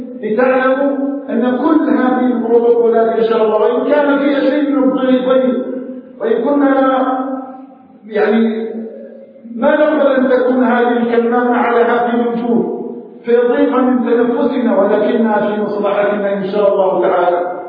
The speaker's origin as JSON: {"language": "Arabic", "country": "Algeria", "said": "اللهم اجعل بلادنا الجزائر آمنا مطمئنا"}